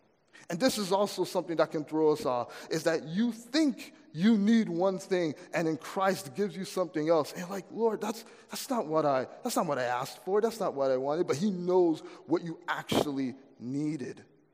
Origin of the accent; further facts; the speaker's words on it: Florida, United States; I grew up in Florida, and outside of my house was a mango tree.